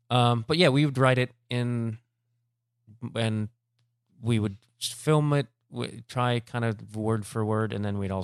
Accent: Chicago, Illinois, United States; And I got to go to Chicago, and that was the most important for me because that's my hometown.

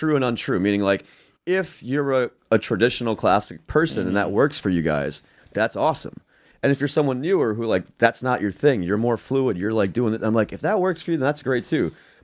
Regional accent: Queens, New York, United States; I grew up poor in Queens.

